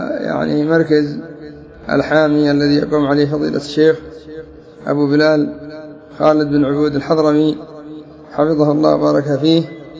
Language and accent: Arabic; Lahij, Yemen; فهكذا يسر الله عز وجل في مدينتي في بلادي الصبيحة